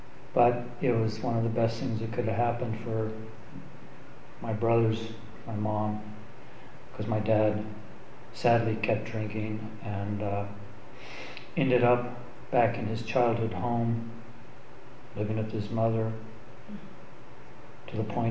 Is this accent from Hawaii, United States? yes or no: yes; Hawaii, United States; also born or lived in Johnson City, Tennessee / California; I was born in Johnson City, Tennessee on December 12, 1958. We moved to California in 1962. We came here by train from Santa Barbara in 1964. We flew to Hawaii. Thank God they had airplanes. And I pretty much grew up in Hawaii.